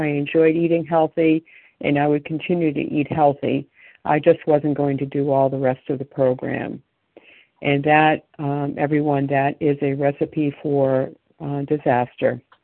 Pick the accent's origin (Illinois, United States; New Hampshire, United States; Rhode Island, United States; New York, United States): New Hampshire, United States; I'm from New Hampshire.